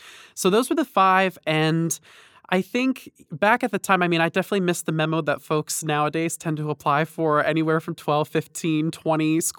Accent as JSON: {"language": "English", "region": "New Jersey", "country": "United States", "said": "Well, I'm from New Jersey, so I was mostly looking for schools that were going to be in the area, closer to my two brothers and my parents."}